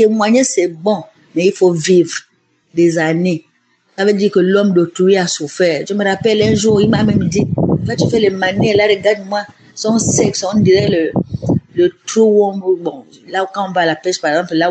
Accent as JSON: {"language": "French", "country": "Gabon", "said": "Je suis une Gabonaise, une maman de 68 ans. Je vis au Gabon."}